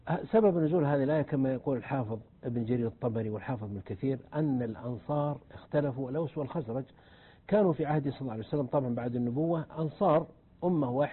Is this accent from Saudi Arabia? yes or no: yes; Saudi Arabia; نحن في السعودية مجتمع قبلي